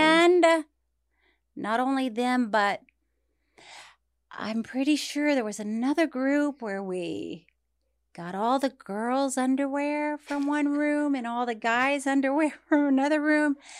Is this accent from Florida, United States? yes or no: yes; Florida, United States; Also, growing up in Florida.